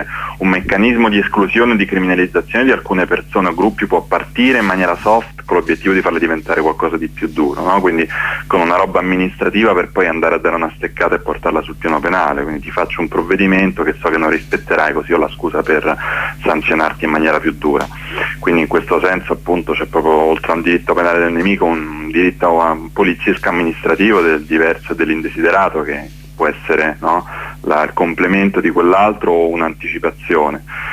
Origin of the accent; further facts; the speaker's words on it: Rome, Lazio, Italy; now in Turin, Italy; Sono nel Piemonte meridionale, molto meridionale. sono di Roma, vivo a Torino dal 2009